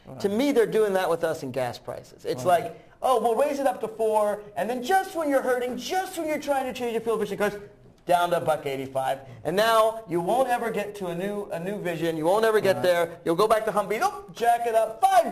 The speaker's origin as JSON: {"language": "English", "country": "United States", "said": "And as an American, I'd love to buy American too"}